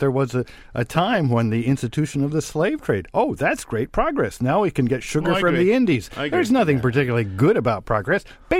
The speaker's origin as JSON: {"language": "English", "region": "Nebraska", "country": "United States", "tie": "born or raised there", "said": "I was raised a conservative in Nebraska"}